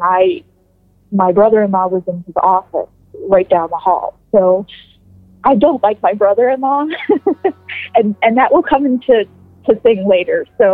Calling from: Youngstown, Ohio, United States; Yeah, Alexandria, and I'm calling from Youngstown, Ohio.

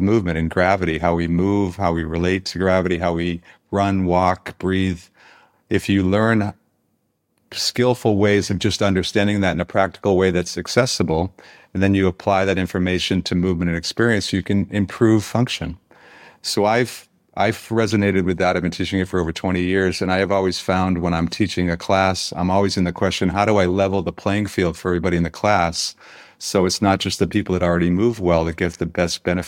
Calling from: Moss Beach, California, United States; I am in Moss Beach, California, which is about a half an hour south of San Francisco on the coast, on the water. A very rural place that's also close to the city.

